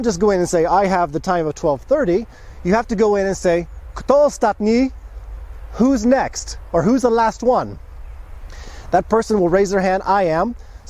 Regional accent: United States; I'll just shake anybody's hand. I'm an American. I shake hands.

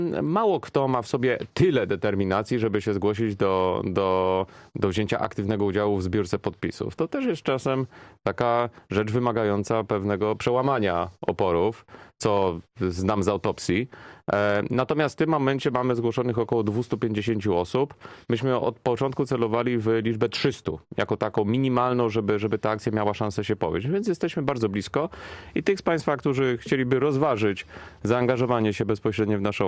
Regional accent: Warsaw, Masovian Voivodeship, Poland; also born or lived in Canada; z Warszawy jestem, w Warszawie się urodziłem, mieszkałem poza tym trzyletnim okresem spędzonym w Kanadzie.

